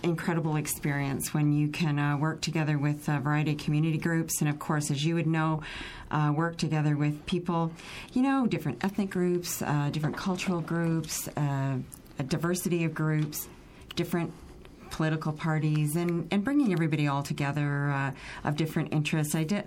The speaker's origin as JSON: {"language": "English", "town": "Guelph", "region": "Ontario", "country": "Canada", "tie": "born or raised there", "said": "I was born and raised in Guelph. My dad was a World War II veteran who came from Poland after World War II, and he married my mom here, which is she's of Italian descent"}